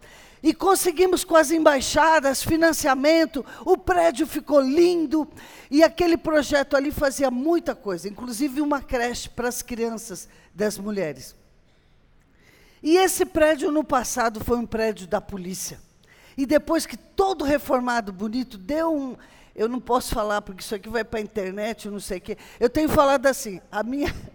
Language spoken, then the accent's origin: Portuguese; Brazil; eu sou brasileira, sou missionária.